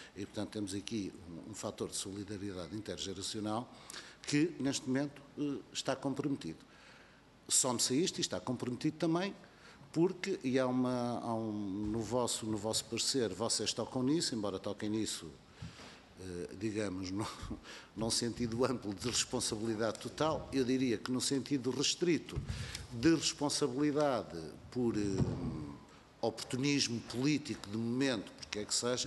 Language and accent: Portuguese; North, Portugal; now in Algarve, Portugal; eu não sendo eleito lá por cima e sendo morando no Algarve há muitos anos, também sou do Norte.